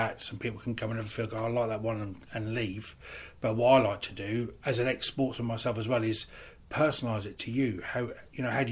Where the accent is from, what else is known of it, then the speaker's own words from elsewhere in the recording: England, United Kingdom; Obviously, as an English bat maker, I would like to feel that I've been taught right